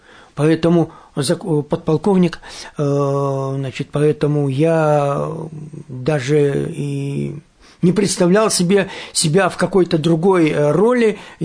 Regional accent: Belarus; я учился в Минске, я родом из Белоруссии, вот

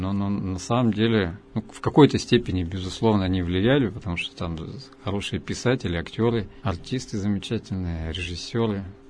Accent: Moscow, Russia; born there; now in Yekaterinburg, Russia; а я родился в Москве, сейчас живу в Екатеринбурге

